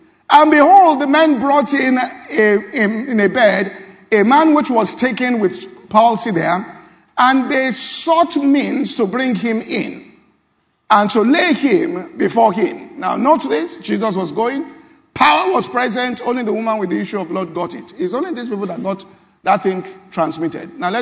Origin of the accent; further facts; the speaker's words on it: Nigeria; a good number of us were Nigerians. We came from Nigeria.